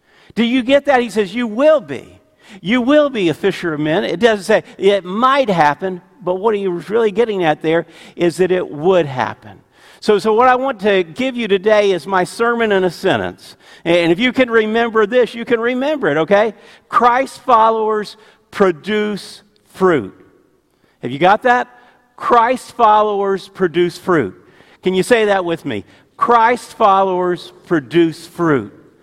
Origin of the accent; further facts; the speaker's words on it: Florida, United States; I grew up in Florida, and in the backyard of my house, we had these oranges.